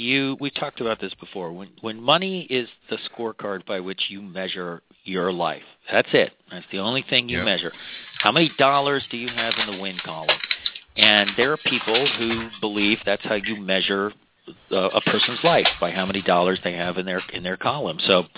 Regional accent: San Diego, California, United States; I remember them in San Diego. I grew up in North San Diego

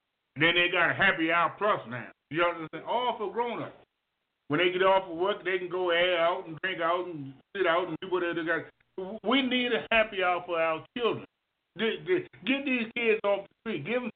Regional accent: Brooklyn, New York, United States; We're from Brooklyn.

